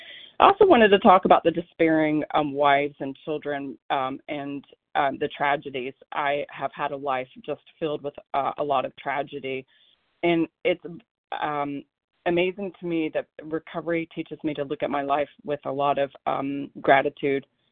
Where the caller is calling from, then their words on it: Oregon, United States; from Oregon.